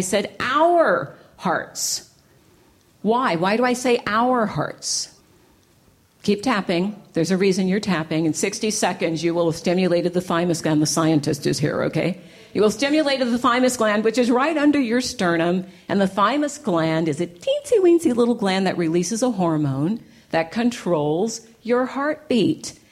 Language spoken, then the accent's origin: English; San Francisco, California, United States; I got back to San Francisco, which is my hometown, to do my internship.